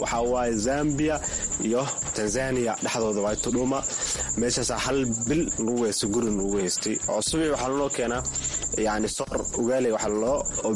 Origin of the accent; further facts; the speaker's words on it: Mogadishu, Banaadir, Somalia; now in Kenya; walaal macaan, horta waagi hore waxaan ka imaaday soomaaliya, khaasatan hamar xaafadnagadegna waxaa waaye saybiano.